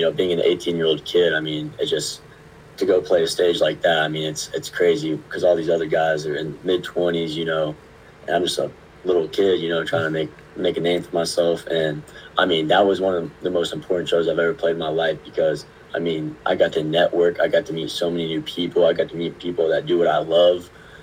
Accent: Louisville, Kentucky, United States; my favorite set I played this summer was The Hub, actually, in Louisville. My hometown is my last hometown show before I came to college at University of Kentucky.

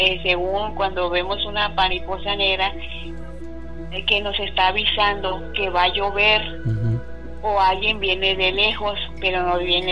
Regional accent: Mazatlán, Sinaloa, Mexico; Aquí saludándoles de mi tierra Mazatlán, Sinaloa.

